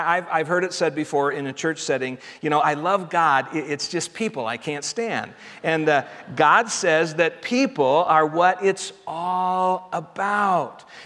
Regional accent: Denver, Colorado, United States; I grew up in Denver, went to college in Nebraska, and I had to drive all the way across Nebraska at 55 miles an hour.

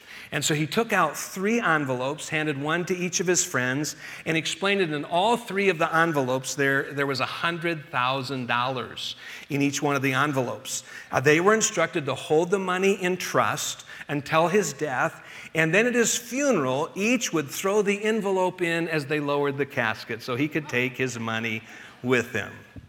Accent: Colorado, United States; Now, when I was growing up, and I grew up here in Colorado, the 4th of July was really just about one of my favorite holidays of the year

